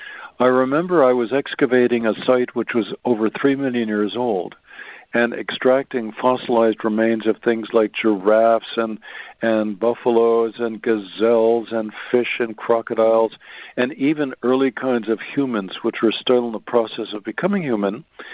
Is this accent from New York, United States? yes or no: yes; New York City, New York, United States; I grew up in New York City, and my mother or my nanny used to take me to Central Park on a regular basis.